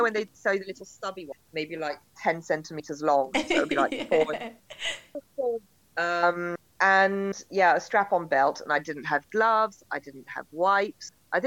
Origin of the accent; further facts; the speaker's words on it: France; Because I was brought up in France where it's so patriarchal